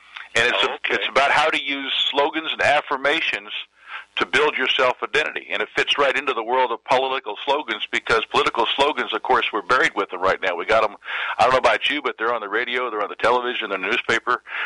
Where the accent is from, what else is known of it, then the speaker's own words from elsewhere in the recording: North Carolina, United States; now in Wilmington, United States; Well, where I'm from is North Carolina.